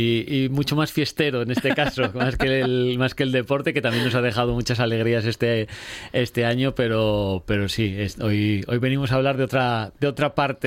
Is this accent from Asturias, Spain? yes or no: yes; Pravia, Asturias, Spain; Soy de Pravia, no soy objetivo en este caso